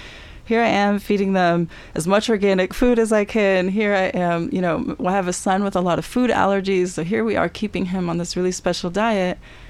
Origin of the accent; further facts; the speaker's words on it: Colorado, United States; I'm from Colorado, so a lot of people from Colorado, if we don't know about Rocky Flats, we kind of know there's like something bad about it and something nuclear